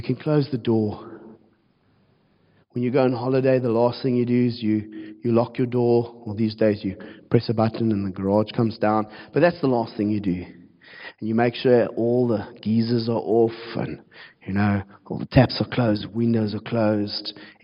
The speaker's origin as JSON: {"language": "English", "town": "Cape Town", "region": "Western Cape", "country": "South Africa", "said": "I come from Cape Town. We work like this."}